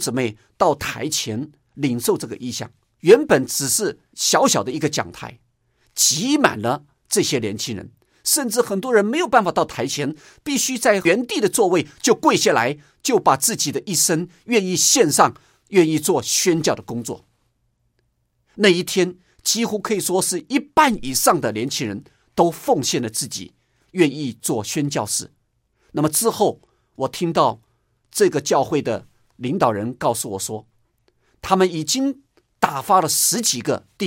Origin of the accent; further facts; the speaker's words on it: China; 使用我们中国人在中国